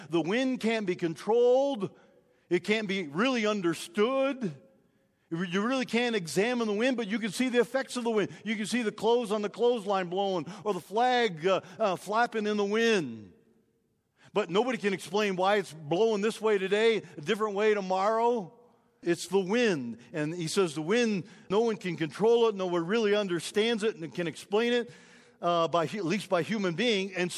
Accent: Michigan, United States; moved away; You know, I grew up in Michigan on a dairy farm, and I don't go back there very often.

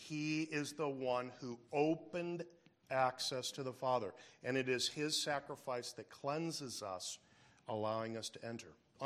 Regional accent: United States; I don't like that, because I'm American, right?

